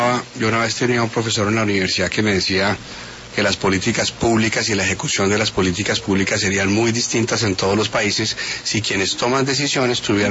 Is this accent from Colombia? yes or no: yes; Colombia; como muchos colombianos